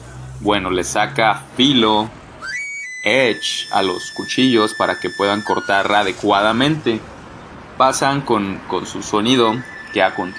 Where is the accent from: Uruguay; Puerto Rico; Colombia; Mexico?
Mexico; Nosotros como mexicanos a lo mejor ya estamos habituados